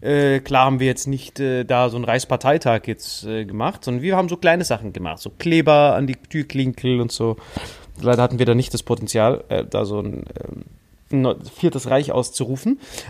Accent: France; als Französin ist es ja immer schwierig, wenn die sagt, ja, wir sind rechts.

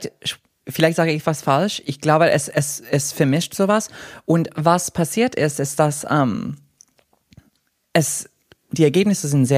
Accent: Connecticut, United States; German is a second language; Ich bin in den USA aufgewachsen, also ich war in Connecticut.

